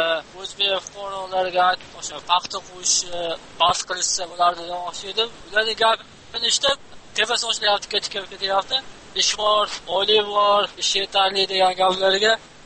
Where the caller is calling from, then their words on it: Kazakhstan; Qozog'istondan.